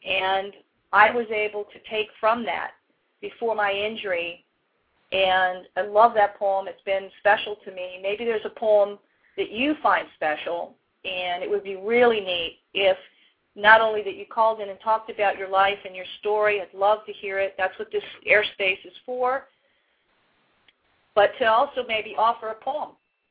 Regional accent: East Coast, United States; I'm from the East Coast, and I was going to school in Newport, Rhode Island at the time.

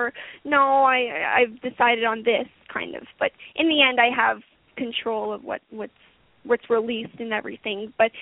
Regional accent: Ottawa, Ontario, Canada; the music video was filmed in Ottawa, my hometown

